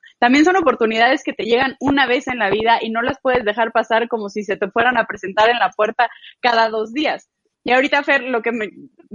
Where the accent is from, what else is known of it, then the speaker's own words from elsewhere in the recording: Mexico; como mexicanos lo tenemos muy arraigado